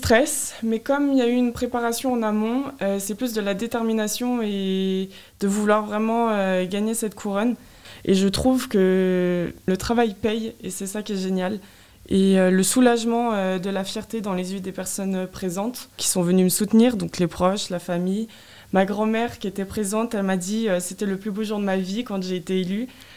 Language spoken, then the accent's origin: French; Balaison, France; j'ai 21 ans, je suis originaire de Balaison, où j'ai grandi et je vis toujours.